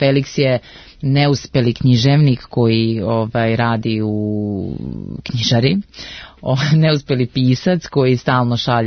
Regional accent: Podgorica, Montenegro; Ja sam iz Podgorice, ja sam radila u Crnogorskom narodnom pozorištu.

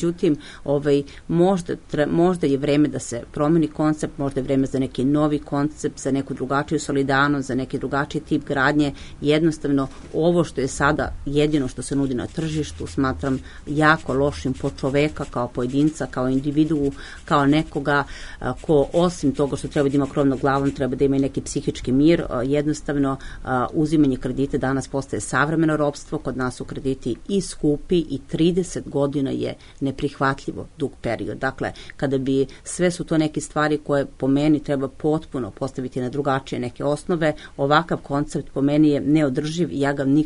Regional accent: Požega, Zlatibor District, Serbia; ja sam, da kažem, iz iz Požege sam, inače iz centralne Srbije, nikada niko od moje generacije, od mojih predaka nije nikada napustio svoje ognjište

